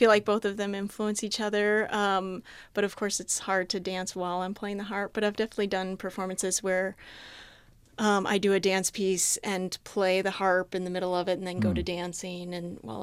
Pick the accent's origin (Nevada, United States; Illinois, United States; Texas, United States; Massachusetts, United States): Illinois, United States; Quincy; We're both from towns along the Mississippi. I'm from Quincy, Illinois